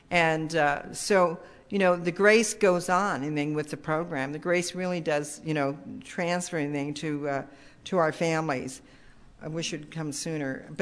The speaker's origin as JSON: {"language": "English", "town": "Chicago", "region": "Illinois", "country": "United States", "tie": "born there", "said": "I was born in Chicago. And my father was stationed at Des Plaines."}